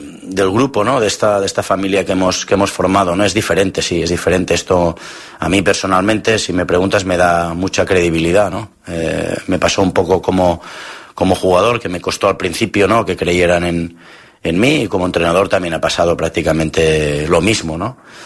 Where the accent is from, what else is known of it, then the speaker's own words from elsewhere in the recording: Catalonia, Spain; suposo que així som els catalans